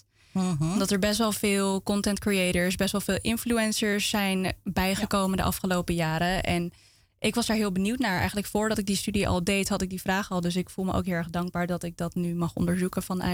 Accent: Amsterdam, North Holland, Netherlands; ik ben zelf niet opgegroeid in de Molukse wijk. Ik ben in Amsterdam opgegroeid.

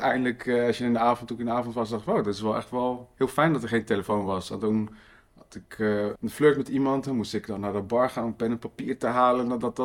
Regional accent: Morocco; ik ben een Marokkaan.

